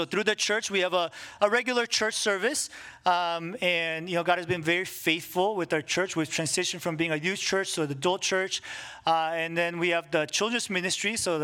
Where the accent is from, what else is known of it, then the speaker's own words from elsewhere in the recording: Bolivia; moved away as an adult; also born or lived in United States; now in Coban, Guatemala; I'm Korean. My wife is Chinese American. I was born and raised in Bolivia, South America. I was there till I was 18. Then I went to the States, where I went to college.